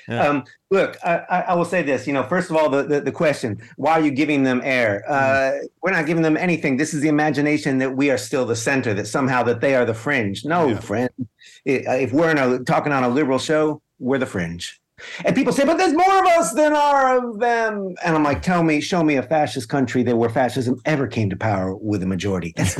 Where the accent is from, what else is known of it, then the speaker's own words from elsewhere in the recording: New York, United States; I was given a reading in my hometown. I was connecting New York, upstate New York, a little blue dot, but a mostly kind of red area.